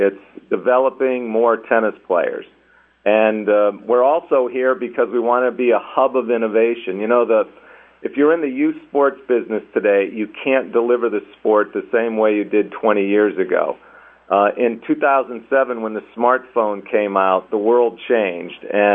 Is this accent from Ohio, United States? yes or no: yes; Ohio, United States; You know, I'm from Ohio originally